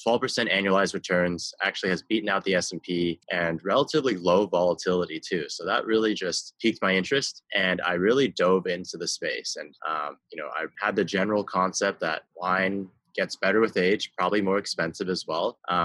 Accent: Beijing, China; I grew up in Beijing.

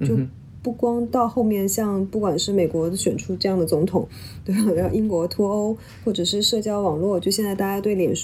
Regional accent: Jiangsu, China; moved away as an adult; also born or lived in Guangzhou / Beijing; now in Hong Kong; 大学在中山大学在广州念的，我家乡在江苏。我其实是从香港开始我的工作的，所以我即便中间大概在北京住过两三年，作为那个 correspondent 住在北京

